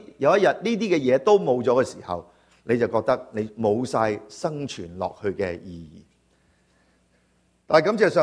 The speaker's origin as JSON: {"language": "Chinese", "country": "China", "said": "我们中国人习惯了不是那么容易说爱的说话，是不是？"}